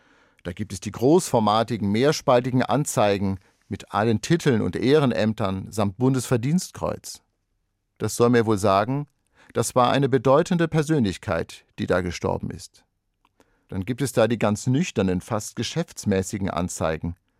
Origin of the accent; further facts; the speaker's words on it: Wiesbaden, Hesse, Germany; über Ereignisse in meiner Heimatstadt Wiesbaden zu informieren